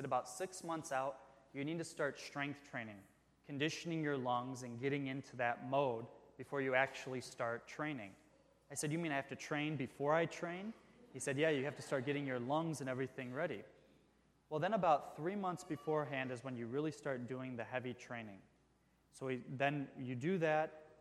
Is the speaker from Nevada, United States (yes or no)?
no; Ohio, United States; I'm from Northwest Ohio where things are flat.